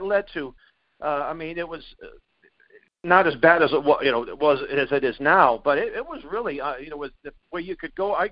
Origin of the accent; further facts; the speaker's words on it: Boston, Massachusetts, United States; I mean, I grew up in Boston. I grew up in a – we lived in an apartment with rats.